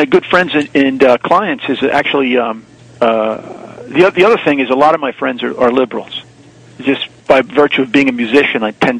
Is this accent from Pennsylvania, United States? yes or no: no; New York, United States; You're from California, and I'm from New York